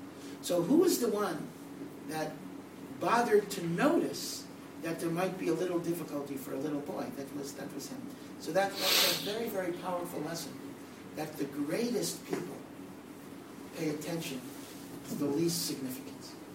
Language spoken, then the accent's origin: English; Hartford, Connecticut, United States; Now, I grew up in Hartford, Connecticut, and Rabbi Feinstein used to visit.